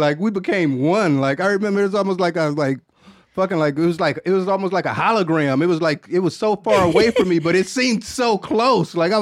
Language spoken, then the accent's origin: English; Detroit, Michigan, United States; I'm from Detroit, but I play in Grand Rapids a lot.